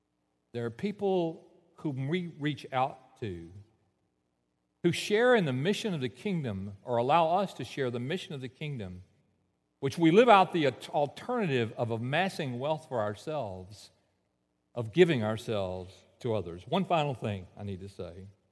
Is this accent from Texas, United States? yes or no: yes; Baytown, Texas, United States; I grew up in Baytown where there was never night, okay.